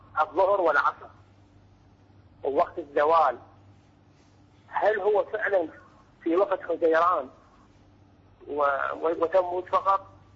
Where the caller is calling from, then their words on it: Iraq; أنا أشكركم طبعا من العراق على هذا البرنامج الطيب